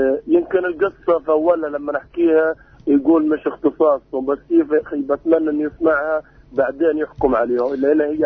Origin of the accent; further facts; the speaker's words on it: Gaza, Gaza Strip, Palestine; للنائب العام عندنا في غزة